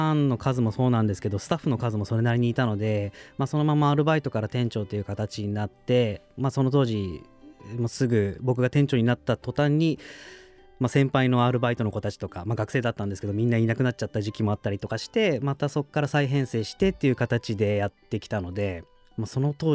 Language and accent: Japanese; Kasukabe, Saitama, Japan; 出身は埼玉の春日部市ですね、うん、で今年齢は今年で36ですね。